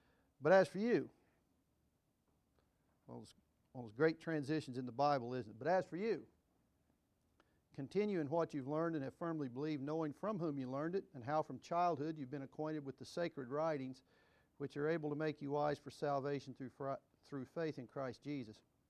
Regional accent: Missouri, United States; I was raised in Southwest Missouri, but till the night before last, I'd never spent a night in Oklahoma for some reason.

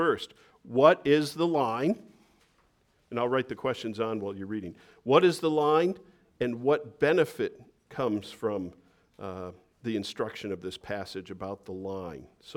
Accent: Midwest, United States; So I'm from the Midwest, so I don't make fun of the Midwest. I love the Midwest.

